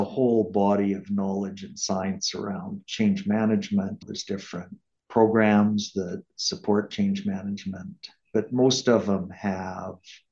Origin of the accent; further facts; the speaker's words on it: Calgary, Alberta, Canada; So I was born in Calgary, lived most of my life in Calgary and Alberta, and have always felt a strong connection to the city and to the province, and also had a lot of family in Calgary.